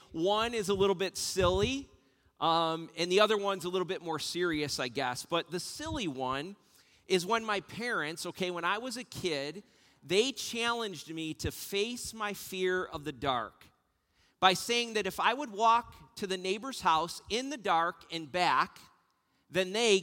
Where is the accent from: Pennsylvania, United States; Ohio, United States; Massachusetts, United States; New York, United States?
New York, United States; West Valley; Just know that I grew up on Bond Road in West Valley, okay? Which is really between Springville and West Valley. It's this little backcountry road.